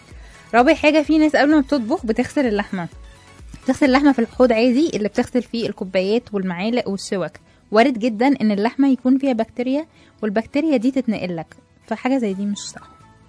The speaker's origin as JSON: {"language": "Arabic", "country": "Egypt", "said": "طيب في حاجة كمان احنا كمصريين بنعملها"}